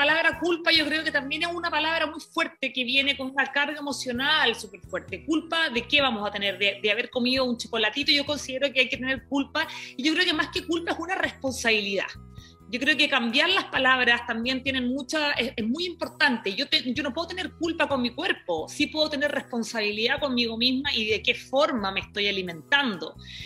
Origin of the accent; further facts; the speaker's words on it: Iquique, Tarapacá, Chile; Yo vengo de Chile, me crié en Iquique, en un lugar que era muy chiquito, una región de Chile, y jugábamos de sol a sol.